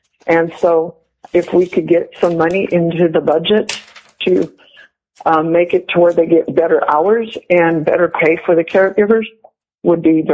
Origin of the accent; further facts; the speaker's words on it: Homer, Alaska, United States; I am from Homer, Alaska